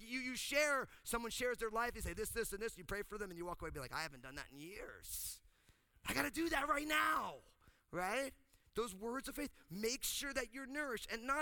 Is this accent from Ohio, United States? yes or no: no; New Jersey, United States; now in Marin County, United States; And before I went out to plant a church in New Jersey, my home state